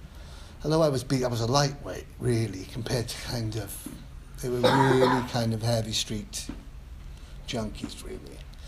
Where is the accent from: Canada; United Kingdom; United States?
United Kingdom; London; They were like, where are you from, man? Puerto Rican guy, where are you from? London.